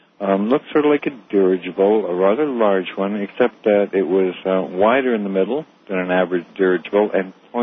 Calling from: Tampa Bay, Florida, United States; I'm calling from Tampa Bay, Florida.

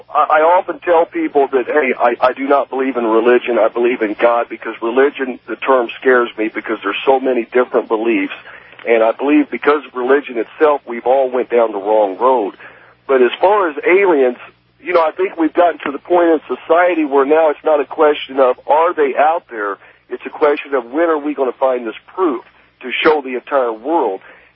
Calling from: Indianapolis, Indiana, United States; from Indianapolis.

